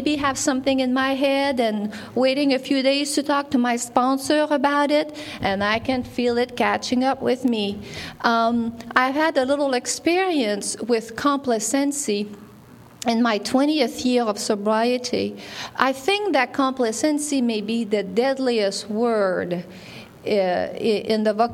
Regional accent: Carlsbad, United States; I was raised in Carlsbad.

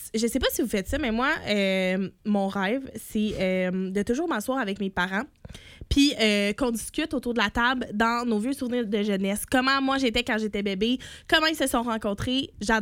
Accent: Magog, Quebec, Canada; Oh, moi, j'ai grandi à Magog.

